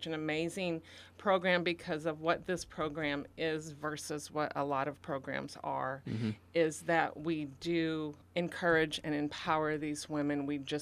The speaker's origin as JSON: {"language": "English", "town": "Litchfield", "region": "Illinois", "country": "United States", "said": "as well as I am from Litchfield as well."}